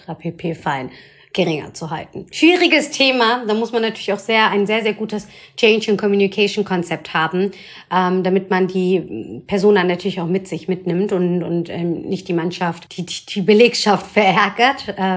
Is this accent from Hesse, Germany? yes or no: yes; Bad Wildungen, Hesse, Germany; wir sind in Bad Wildungen groß geworden, das ist nochmal eine Kleinstadt, damals sind meine Eltern dorthin gekommen